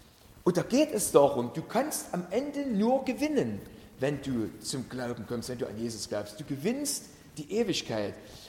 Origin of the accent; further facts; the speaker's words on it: East Germany, Germany; Zu DDR-Zeiten, wo ich groß geworden bin